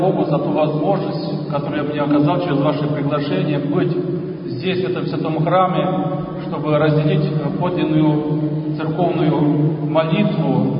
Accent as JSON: {"language": "Russian", "region": "Zakarpattia Oblast", "country": "Ukraine", "tie": "born there", "said": "я родился в Карпатской Руси, в той стране, той части Карпатской Руси"}